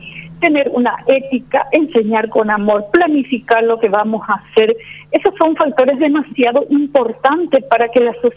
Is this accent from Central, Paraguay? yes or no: yes; Villeta, Central, Paraguay; Yo soy de Guazúcora, de una compañía de Villeta, del distrito de Villeta, y yo me fui a enseñar en mi propia escuela donde yo terminé mi sexto grado.